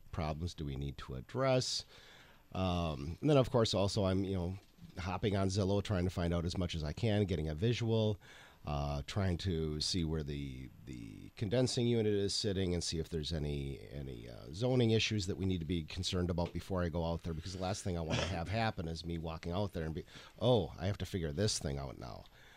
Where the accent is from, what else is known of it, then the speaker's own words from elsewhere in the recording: Sturgeon Bay, Wisconsin, United States; I did not. I grew up in Door County.